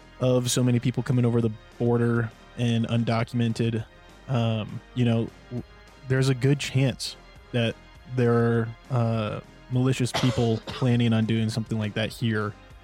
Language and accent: English; United States; But it's just something that I think like as an American, I want people to like know about it